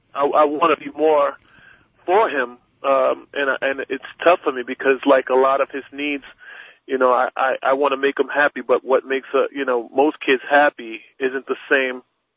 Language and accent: English; New Jersey, United States; I'm from New Jersey.